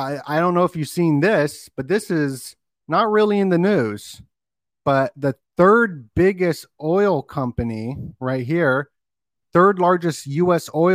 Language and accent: English; Las Vegas, Nevada, United States; And I grew up in Vegas.